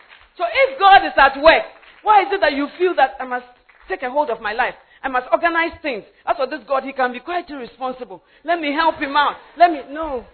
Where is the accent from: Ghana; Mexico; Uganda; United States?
Ghana; Takoradi, Western Region; So when I was growing up in Takrade, my husband was growing up in Accra.